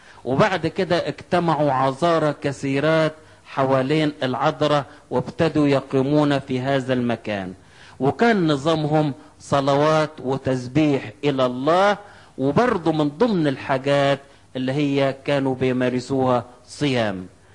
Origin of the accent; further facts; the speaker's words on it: Egypt; فعلا المسيح كان موجود عندنا في مصر فترة من حياته وهو صغير